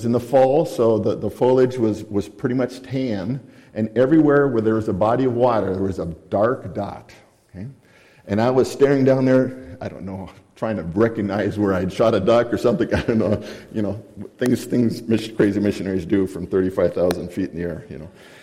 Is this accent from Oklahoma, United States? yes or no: no; Wisconsin, United States; also born or lived in Minnesota; Very different duck hunting than I was brought up here in Wisconsin, in Minnesota.